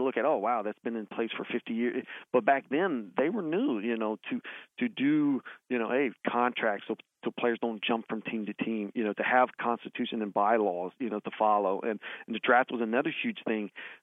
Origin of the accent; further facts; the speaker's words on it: Columbus, Ohio, United States; I mean, I was born in Columbus. I grew up in German Village.